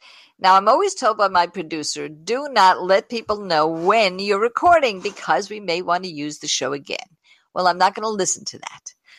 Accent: East Coast, United States; But I come from the East Coast.

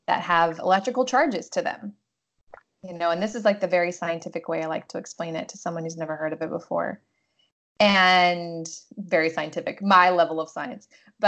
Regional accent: Virginia, United States; I grew up in Southwest Virginia in the mountains in a really tiny town, born and raised there

